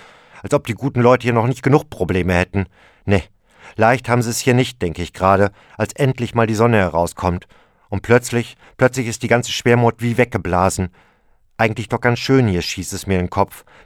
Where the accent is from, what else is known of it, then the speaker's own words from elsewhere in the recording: North Rhine-Westphalia, Germany; dass ich im Töddenland immer noch nicht tot über den Gartenzaun hängen möchte. Aber ich bin mit meiner Heimat versöhnt